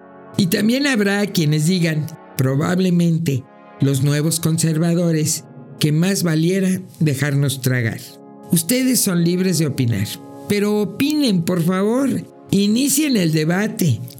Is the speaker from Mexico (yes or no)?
yes; Mexico; siquiera para darnos como mexicanos más crédito a lo que hemos hecho.